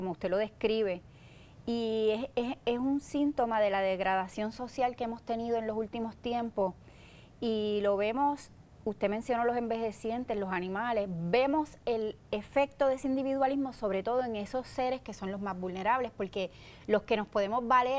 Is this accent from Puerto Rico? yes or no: yes; Utuado, Puerto Rico; me di mucho más a conocer en Utuado, que es mi pueblo natal, ¿verdad? Claro. Y por razones obvias, pues es donde más me conocen, que ha sido mi radio de acción y donde me crié y todo.